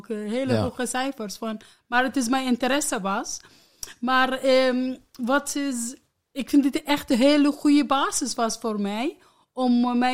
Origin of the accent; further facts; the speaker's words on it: Iraq; Dutch is a second language; now in Netherlands; ik ben Irakezen.